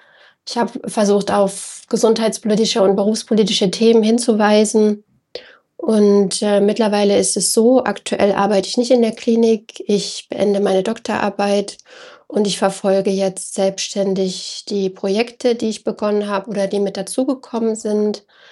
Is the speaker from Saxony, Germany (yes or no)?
yes; Leipzig, Saxony, Germany; born there; moved away as an adult; now in Berlin, Germany; Komme eigentlich gebürtig aus Leipzig und bin dann nach Berlin gezogen